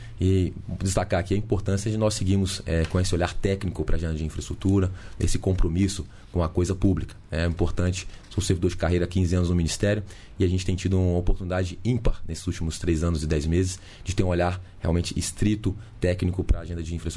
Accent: Recife, Pernambuco, Brazil; eu sou pernambucano, Marina, nasci em Recife

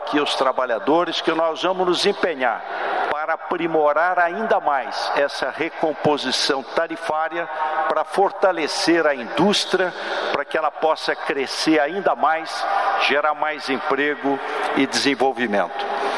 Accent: Pindamonhangaba, São Paulo, Brazil; encontrei aqui alguns trabalhadores que moraram na minha cidade natal, Pindamonhangaba

